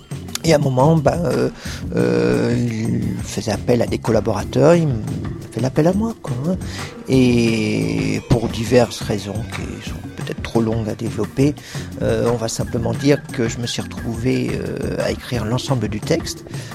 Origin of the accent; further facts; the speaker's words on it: Pays de la Loire, France; Je viens d'où, en fait, de l'Anjou, l'Anjou profond, d'une région qui s'appelle l'Anjou noir.